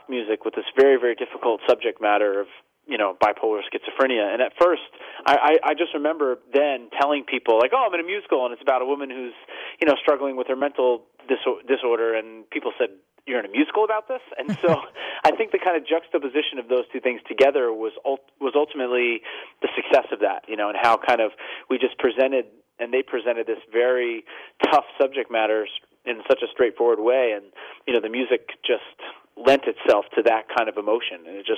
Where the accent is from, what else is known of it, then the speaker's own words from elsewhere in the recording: New York, United States; So yeah, I grew up in New York and I went to Ithaca